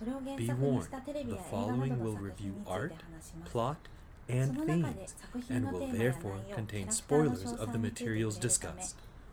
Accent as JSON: {"language": "English", "country": "United States", "said": "because, you know, I'm from the States and you're from South Africa."}